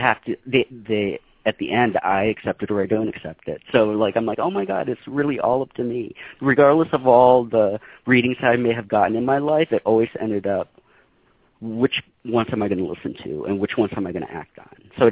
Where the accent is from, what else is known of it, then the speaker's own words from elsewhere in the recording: Michigan, United States; now in San Francisco, United States; I was brought up in Michigan, so there wasn't a lot of metaphysical resources in the Midwest for me growing up. So when I moved to San Francisco, the Wicca community was here.